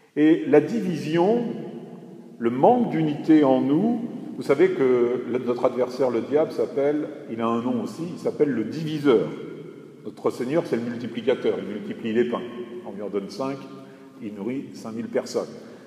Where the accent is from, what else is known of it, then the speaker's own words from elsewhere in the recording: Grand Est, France; Bon, je suis lorrain, il y en a peut-être dans cette chapelle.